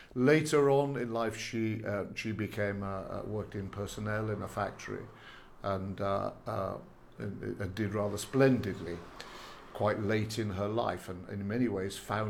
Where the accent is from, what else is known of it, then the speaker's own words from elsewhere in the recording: North West England, United Kingdom; Grew up on Merseyside at a great moment